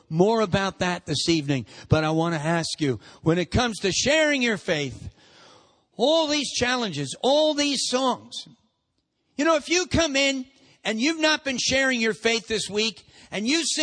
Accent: United States; accent: American; Because when they heard my American accent, and they asked me where I was

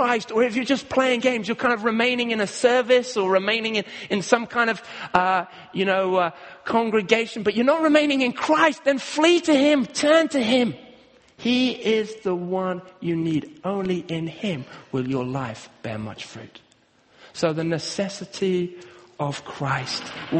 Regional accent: Kenya; when I was growing up in Kenya, and we used to have lots of different crops and garden plants

